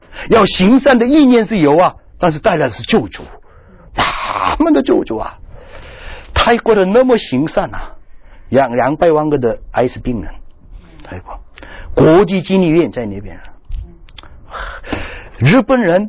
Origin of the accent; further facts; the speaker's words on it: China; 我从大陆来的